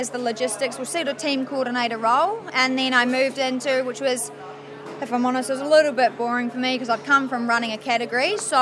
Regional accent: New Zealand; I actually used to race motocross growing up in New Zealand

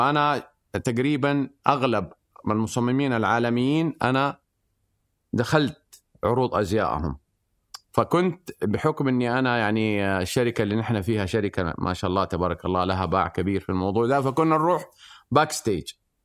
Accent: Mecca, Makkah Province, Saudi Arabia; تربينا في مكة الحمد لله، واشتغلنا كل شيء، اشتغلنا في الحج واشتغلنا في العمرة

